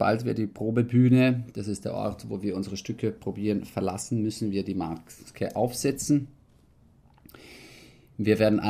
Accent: Rome, Lazio, Italy; now in Vienna, Austria; Ich bin Italiener und Deutscher, in Italien geboren und in Italien aufgewachsen, genauer gesagt in Rom.

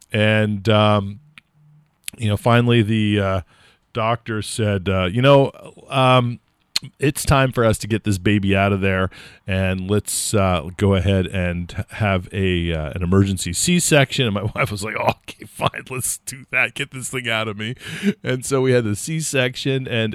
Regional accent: California, United States; my wife is from Germany and I'm from California, and we had our first really big adventure away from both of our homes going on.

